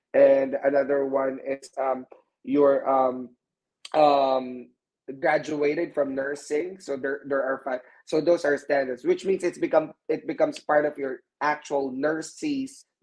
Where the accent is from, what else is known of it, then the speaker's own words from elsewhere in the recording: Texas, United States; for example, I'm from Texas, right?